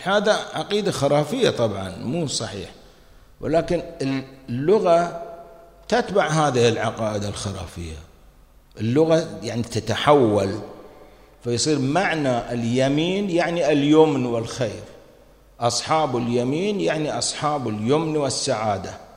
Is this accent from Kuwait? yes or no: yes; Kuwait; هذا الشجرة معروفة عندنا في الكويت معروف